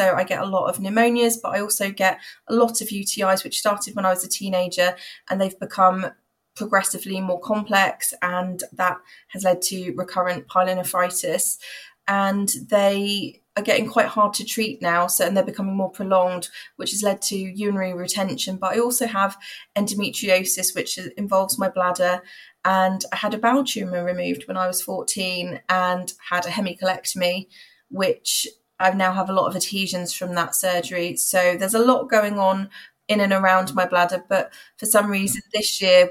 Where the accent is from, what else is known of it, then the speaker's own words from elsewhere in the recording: South East England, United Kingdom; I'm from Hampshire